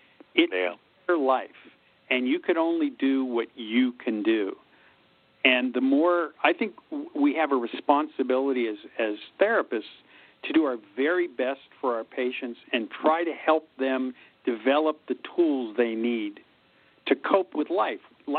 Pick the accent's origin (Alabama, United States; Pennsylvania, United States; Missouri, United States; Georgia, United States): Pennsylvania, United States; Pittsburgh; I chose Pittsburgh because it's my hometown and because I love it and because it's gone through such a renaissance in the last 30 years.